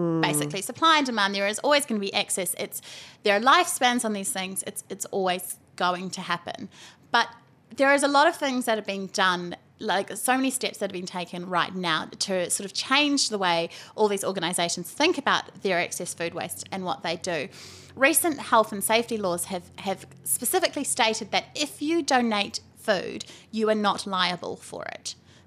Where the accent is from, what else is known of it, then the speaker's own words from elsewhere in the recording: Whakatane, Bay of Plenty, New Zealand; my lifestyle is very different to when I grew up in Whakatane and I was one of four children and we lived 10 minutes from town